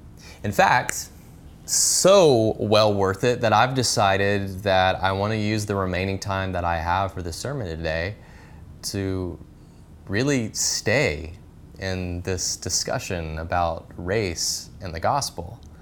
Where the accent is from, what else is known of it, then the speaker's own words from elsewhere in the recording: Georgia, United States; I grew up in the South, in Georgia, and there are many churches around where I grew up